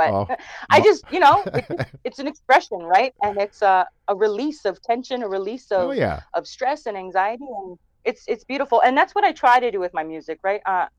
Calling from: Edmonton, Alberta, Canada; I'm calling in from the home base here in Edmonton, Alberta.

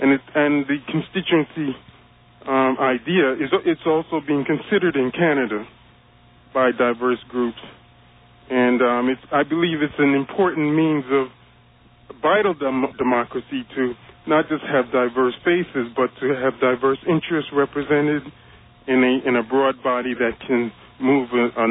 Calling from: Brooklyn, New York, United States; from Brooklyn.

